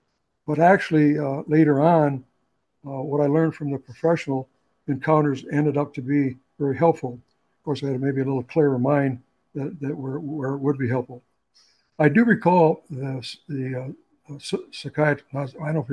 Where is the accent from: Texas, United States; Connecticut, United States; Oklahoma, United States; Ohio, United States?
Ohio, United States; Avon Lake; My first meeting was in my hometown of Avon Lake, Ohio.